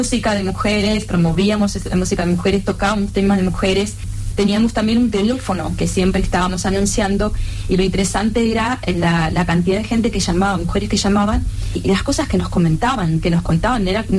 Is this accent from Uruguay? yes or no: yes; Uruguay; moved away as an adult; Yo venía recién de Uruguay, soy de Uruguay, venía llegando a Uruguay